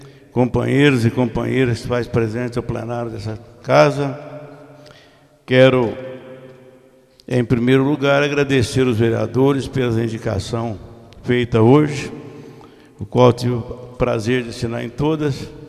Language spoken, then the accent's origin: Portuguese; Santana da Ponte Pensa, São Paulo, Brazil; also born or lived in Minas Gerais; de onde eu vim, de Santana da Ponte Pensa, quando meu pai mudou para Minas. Fizemos na década de 62.